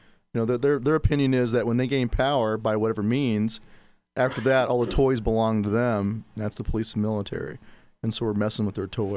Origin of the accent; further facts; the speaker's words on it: Montana, United States; I'm from Montana, so So I can talk about Montana.